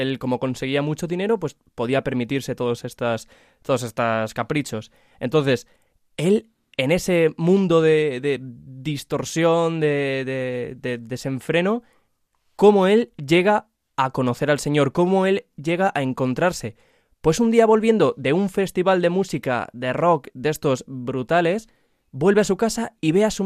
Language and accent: Spanish; Valencia, Valencian Community, Spain; Yo soy de Valencia